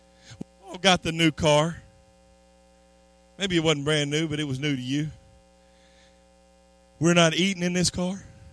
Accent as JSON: {"language": "English", "country": "United States", "said": "I know it's not going to come across well in an American church because I am American"}